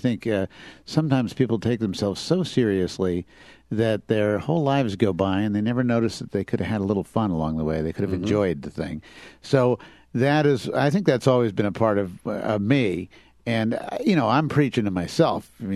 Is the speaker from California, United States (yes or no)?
no; Armonk, New York, United States; but in fact, we grew up in Armonk, New York.